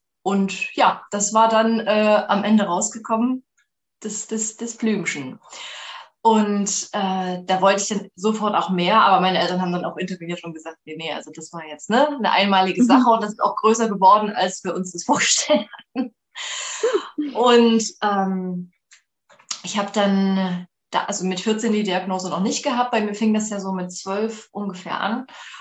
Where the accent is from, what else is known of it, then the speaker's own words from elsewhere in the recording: Leipzig, Saxony, Germany; Ich komme aus Leipzig, ich bin Radiomoderatorin